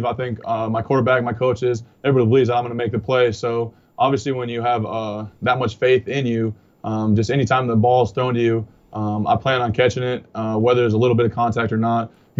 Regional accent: South Dakota, United States; Growing up in South Dakota has been a pretty easy life for me.

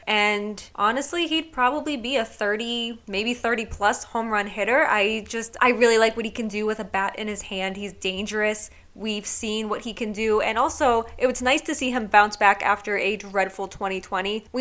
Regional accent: Boston, Massachusetts, United States; Born and raised in the Boston area, so I love, love, love being able to come on here and talk to you about the Red Sox

